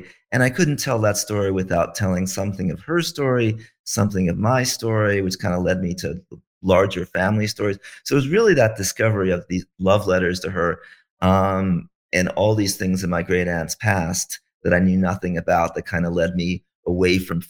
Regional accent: Charlottesville, Virginia, United States; moved away as an adult; now in Brooklyn, United States; Well, I grew up in Charlottesville in Central Virginia, but I moved to New York when I was pretty young, early 20s, and I've lived in Brooklyn pretty much ever since.

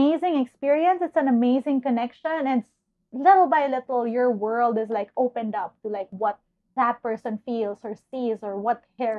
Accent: Manila, Metro Manila, Philippines; in Manila, we don't, I mean, at least from my demographic, it's not like I grew up on Tagalog movies or shows. We watch Nickelodeon. We watch HBO.

